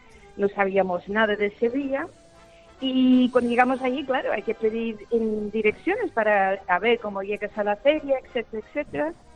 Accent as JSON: {"language": "Spanish", "region": "Wisconsin", "country": "United States", "second_language": "Spanish", "said": "Yo soy de Wisconsin."}